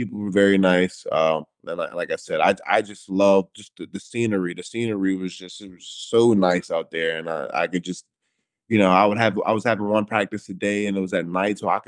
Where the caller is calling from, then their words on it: Japan; I'm speaking from Japan, it's back-to-back.